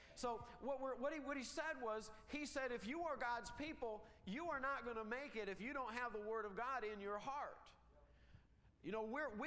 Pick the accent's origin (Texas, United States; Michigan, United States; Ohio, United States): Michigan, United States; I grew up in Michigan.